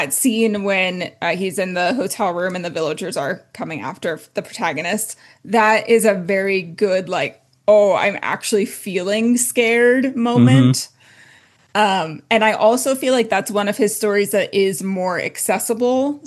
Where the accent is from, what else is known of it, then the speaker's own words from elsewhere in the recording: Ohio, United States; No, so I'm from Ohio